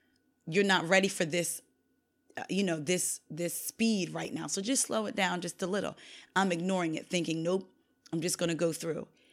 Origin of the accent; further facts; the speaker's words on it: Vineland, New Jersey, United States; born there; Like, for instance, I was born in Vineland, New Jersey. So I was born in the Eastern Standard Time Zone.